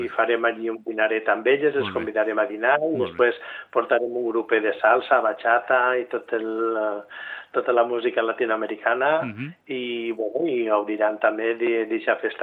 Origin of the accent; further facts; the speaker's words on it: Valencian Community, Spain; nosaltres no som països catalans, sinó som una comunitat, que és la Comunitat Valenciana, i tot el que està passant en la política nacional també ens incumbeix a tots els valencians.